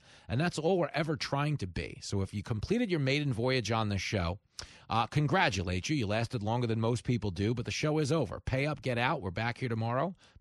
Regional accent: United States; not as a entertainer or a talk show host, but as an American. I'm good for the country.

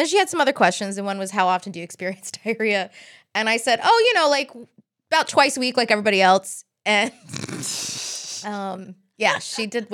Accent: Southern United States, United States; As a Southerner, you're not supposed to say fart.

